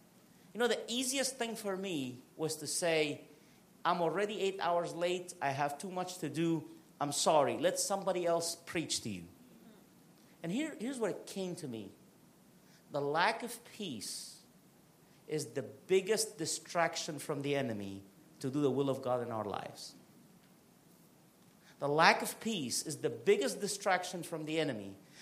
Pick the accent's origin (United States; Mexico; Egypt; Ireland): Egypt; You know, I come from Egypt. We're big on pharaohs down there.